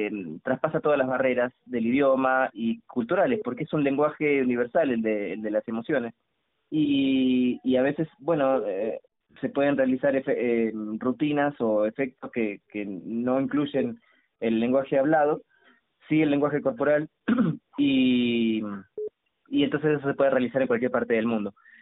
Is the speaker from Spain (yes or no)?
no; Argentina; also born or lived in United States; now in Mexico; yo soy argentino, pero vivo aquí en México